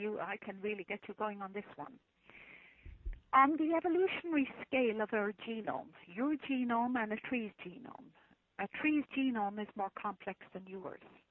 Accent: Ireland; first language Irish; English is a second language; And, of course, I'm from Ireland, and my first language is an Gaelic. So an Gaeling Galuafachtagam, I am saying to you that I have a fluency in Gaelic.

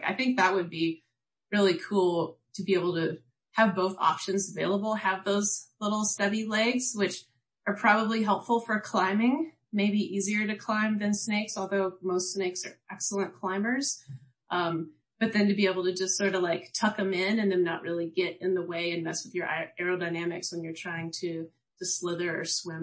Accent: Kentucky, United States; born or raised there

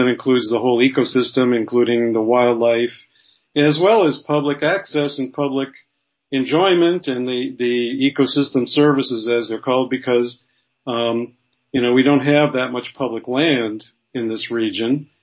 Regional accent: Michigan, United States; I'm originally from Michigan.

